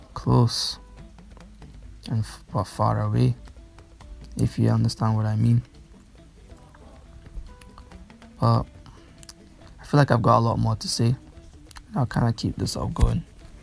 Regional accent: Glasgow, Scotland, United Kingdom; also born or lived in Nigeria; I grew up in Scotland, Glasgow, but I was born in Nigeria. And while growing up in Nigeria, I was very little

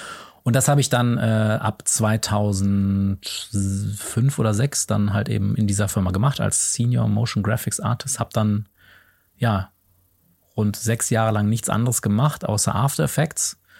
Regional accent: Remscheid, North Rhine-Westphalia, Germany; Also erstmal ein Praktikum bei einer Filmproduktion in meiner Heimatstadt in Remscheid.

